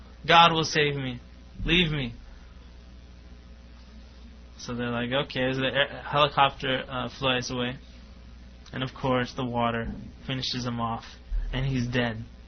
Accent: Winnipeg, Manitoba, Canada; We get floods up there. I'm from Winnipeg, actually, Manitoba. It's above North Dakota.

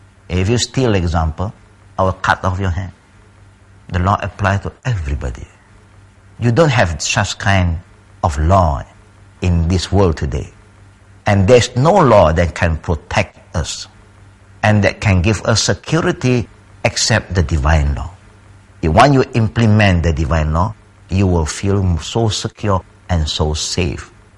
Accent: Malaysia; Example in my country, we're Malaysian.

